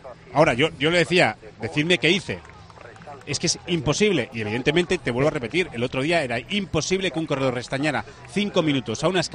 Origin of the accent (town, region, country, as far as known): Spain